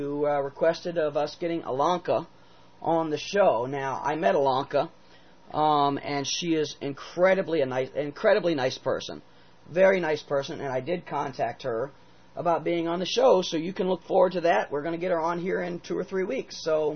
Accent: United Kingdom; me being British, it only affects us

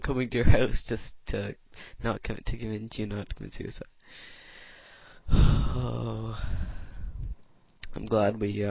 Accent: Canada; We're Canadian.

